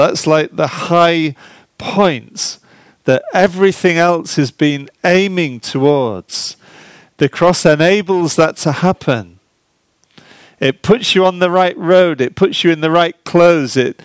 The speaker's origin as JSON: {"language": "English", "country": "United Kingdom", "said": "We're very British, aren't we?"}